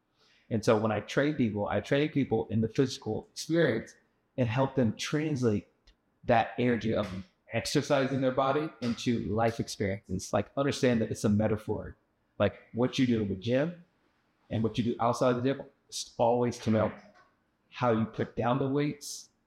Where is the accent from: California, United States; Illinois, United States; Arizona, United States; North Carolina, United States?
North Carolina, United States; also born or lived in Philadelphia; now in Atlanta, United States; So native of North Carolina. I moved out to Atlanta 17 years ago from Philadelphia, where I was working for a corporation at the time. Moved down here, got another corporate job.